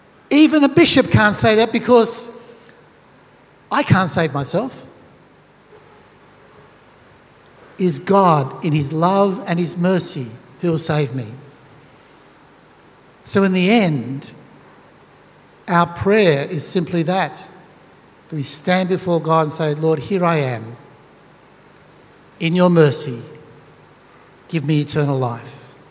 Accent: Australia; are you Australian? I said, yeah, I'm Australian.

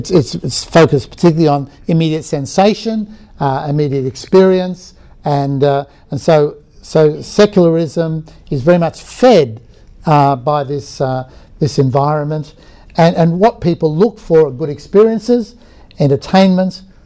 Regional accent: Australia; You know, yes, we have certain things as Australia, different from if I was a Nigerian or I came from Brazil or somewhere.

